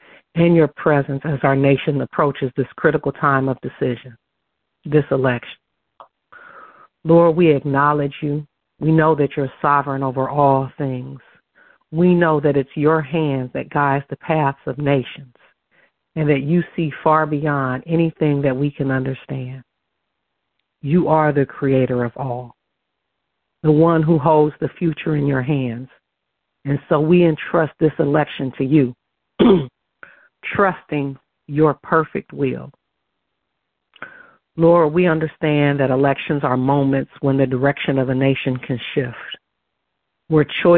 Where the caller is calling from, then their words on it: Dallas, Texas, United States; I'm calling in from Dallas, Texas today.